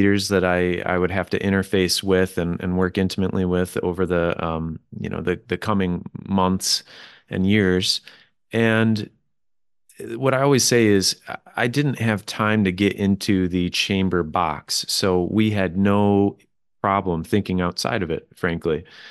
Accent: Bridgman, Michigan, United States; And it wasn't until we affiliated with another local chamber in my hometown of Bridgman that the decision was made

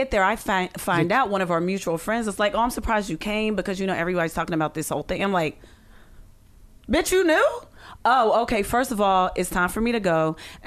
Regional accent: Pittsburgh, Pennsylvania, United States; She lived in Ohio. I'm from Pittsburgh.

